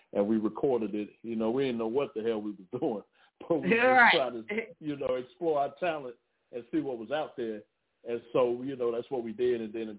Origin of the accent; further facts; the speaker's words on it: Orlando, Florida, United States; born there; but I was born in the South from Orlando, Florida originally.